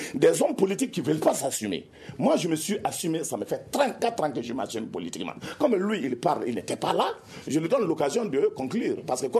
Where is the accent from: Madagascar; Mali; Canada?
Mali; Bankas, Mopti; Je suis issu des notabilités. Je suis de Bankas. Je suis fils de chef de village.